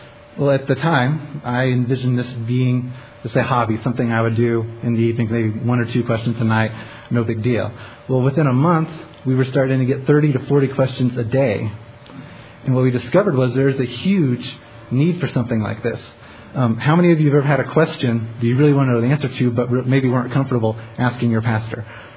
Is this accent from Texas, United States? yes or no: no; Grand Junction, Colorado, United States; I grew up in Grand Junction, Colorado, so it was a blessing for me to get back to God's country.